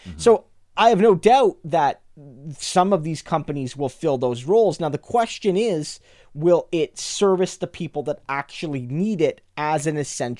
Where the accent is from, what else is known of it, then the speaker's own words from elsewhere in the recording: the Maritimes, Canada; Like when growing up in the Maritimes, when the Maritimes lost much of its bus service